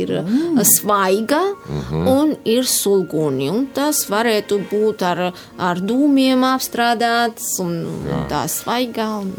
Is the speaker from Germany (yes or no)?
no; Kutaisi, Imereti, Georgia; Latvian is a second language; now in Latvia; Es esmu no Rietumgrūzijas, Kutaisi, sena galvas pilsēta. Jā. Mm. Tieši kur ir Kolhīdā, no kurienes zelta aunādi un medēju paņēma grieķi.